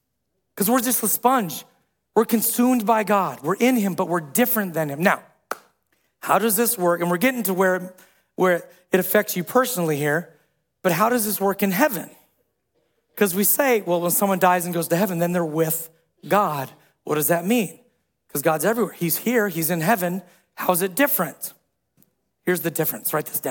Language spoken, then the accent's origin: English; Midwest, United States; I'm from the Midwest, right? I want to be like, hey, what's up? How's the weather?